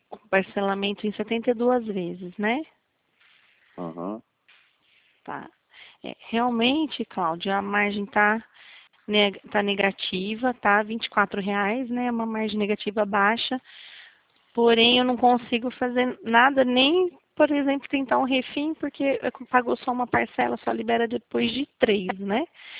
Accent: São Paulo, Brazil; Eu sou do interior de São Paulo.

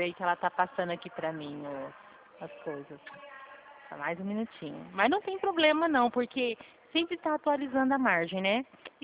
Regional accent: Presidente Prudente, São Paulo, Brazil; ah, eu sou da Regional de Presidente Prudente, amigo. Mas eu tenho parente esparramado aí no estado de São Paulo.

